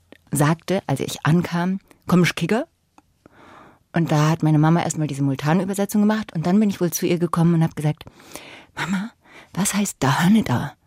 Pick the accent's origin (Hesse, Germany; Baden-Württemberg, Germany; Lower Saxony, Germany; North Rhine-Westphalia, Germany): Baden-Württemberg, Germany; born or raised there; also born or lived in Nürnberg / Pilsensee